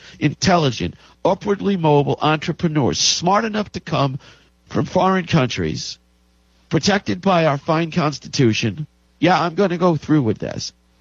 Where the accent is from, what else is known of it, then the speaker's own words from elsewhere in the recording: New York, United States; now in Los Angeles, United States; I'm from New York. In New York, you eat pizza.